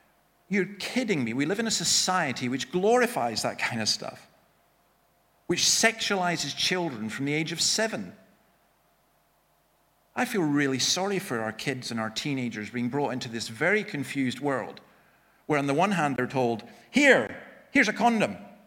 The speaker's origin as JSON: {"language": "English", "region": "Scotland", "country": "United Kingdom", "said": "Me? Nah, it's just my genes. You know, I'm Scottish."}